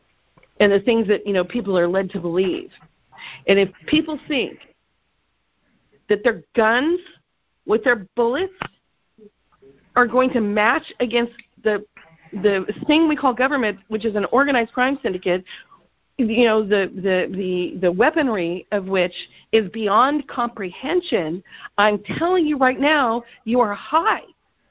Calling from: California, United States; I live in California. I'm calling you from California, okay?

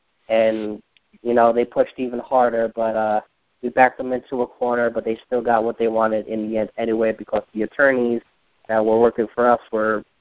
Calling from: Newburgh, New York, United States; from Newburgh, New York, and Orange County.

